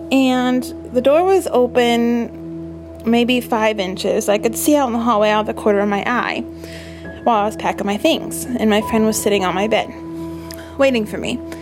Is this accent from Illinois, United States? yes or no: yes; Galesburg, Illinois, United States; I'm from Galesburg, Illinois.